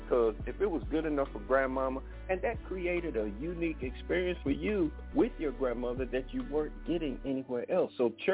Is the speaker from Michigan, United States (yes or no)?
yes; Detroit, Michigan, United States; I grew up in Sister City, Detroit. That's where I was. So, you know, Chicago and Detroit is just like twin sisters, and we grew up with the same thing.